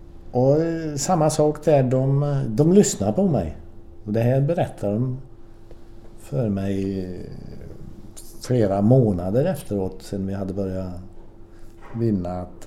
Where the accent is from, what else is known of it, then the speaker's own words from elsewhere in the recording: Sweden; Jo, du vet, som svensk då